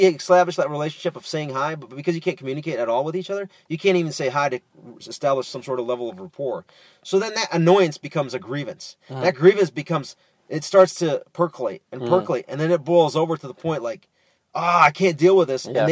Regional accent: New York, United States; Oh man, I'm originally from Inwood.

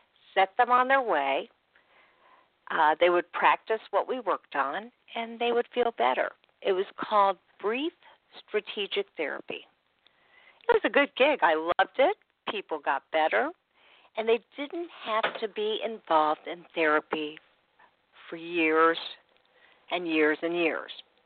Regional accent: Indianapolis, Indiana, United States; I'm from Indianapolis, Indiana, and I had done DJing, so I kind of knew what I was doing.

